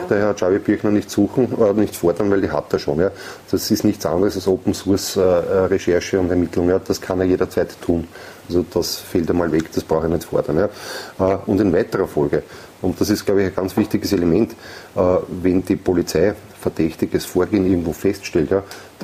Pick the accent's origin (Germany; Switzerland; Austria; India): Austria; Auch da hätten wir als Österreicher wissen müssen